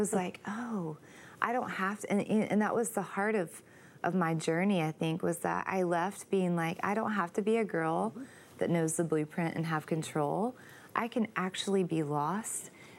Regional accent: Texas, United States; I'm from Texas

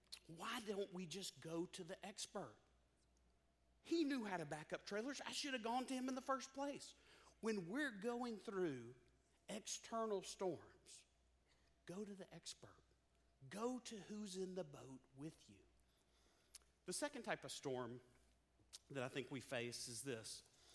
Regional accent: Mobile, Alabama, United States; I grew up in Mobile, Alabama. And in Mobile, I loved being in Mobile

